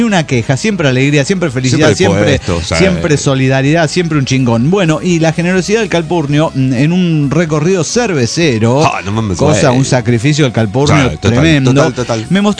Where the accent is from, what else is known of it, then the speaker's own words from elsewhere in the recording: Chichinales, Río Negro, Argentina; de Chichinales.